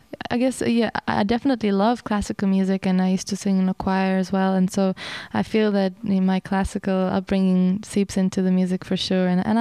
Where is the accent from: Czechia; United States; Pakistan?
Czechia; English is a second language; went and inquired in a music school in my hometown about initially taking guitar lessons, because my dad, you know, there's this tradition about sitting around a fire and playing folk songs in Czech Republic